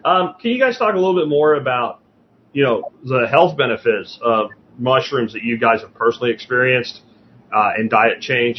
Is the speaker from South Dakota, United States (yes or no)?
no; Pennsylvania, United States; Like where I grew up in Pennsylvania, I wouldn't even think about trying to swap those.